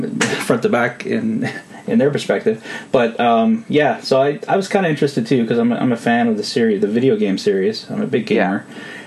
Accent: Canada; being a Canadian

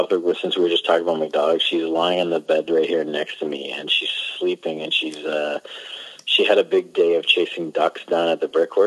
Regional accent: Scarborough, Ontario, Canada; growing up in Scarborough, we were all, like, in the ghetto.

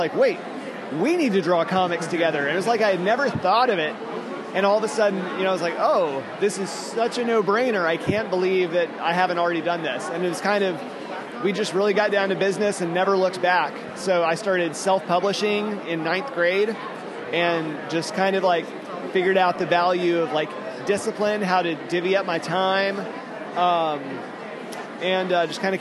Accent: Arkansas, United States; growing up, all the way up until college, I guess, growing up in Arkansas, pre-internet, you know

